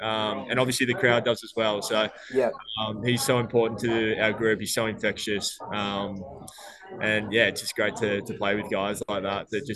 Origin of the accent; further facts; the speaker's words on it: Melbourne, Victoria, Australia; also born or lived in Brisbane; I grew up in Melbourne, so yep. I spent the first 18 years of my life here. Then I obviously got drafted to Brisbane